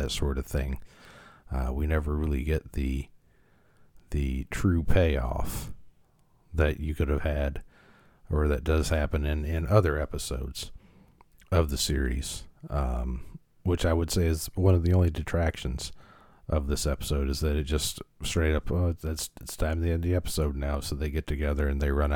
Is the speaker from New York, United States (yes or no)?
no; Chicago, Illinois, United States; Growing up in Chicago, there used to be a radio program that would come on every night of the week